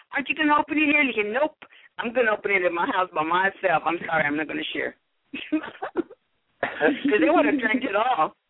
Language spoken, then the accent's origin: English; Texas, United States; I mean, I'm from Texas.